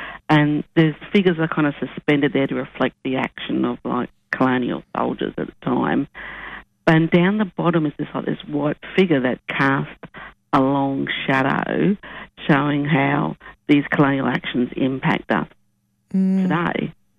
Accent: Woodridge, Queensland, Australia; also born or lived in Keppel Islands; So I'm a Wappalburra woman now. Come from the Keppel Islands off the coast of Rockhampton, and I grew up out there in Woodridge on Yagara country.

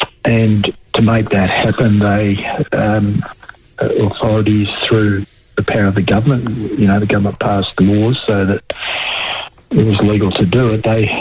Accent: Western Australia, Australia; also born or lived in New South Wales; But I was actually born on Gadigal country in New South Wales. I grew up in Western Australia. My family moved to WA when I was very young, so I grew up on Noongar country.

